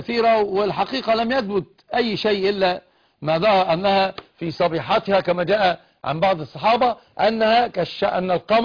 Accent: Alexandria, Alexandria Governorate, Egypt; انا اسكندراني.

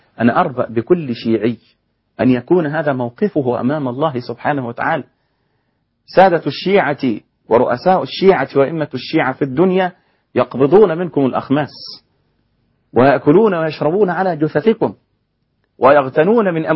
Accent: Egypt

